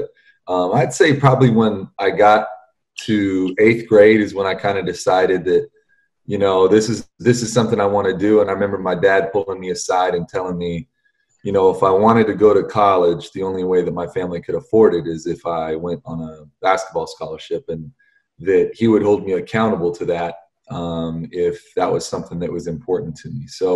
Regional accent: Anchorage, Alaska, United States; I grew up here in Anchorage

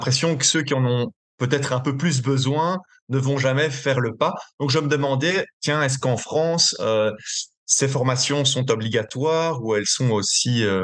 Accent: Belgium; chez nous en Belgique, on effectue aussi ces fameuses formations

